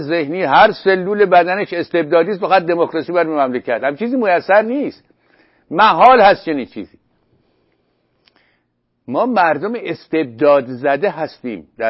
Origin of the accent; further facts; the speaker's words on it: Iran; moved away as an adult; من به یاد دارم سال 74 که بنده از ایران بیرون آمدم، 5 سال پیش از انقلاب،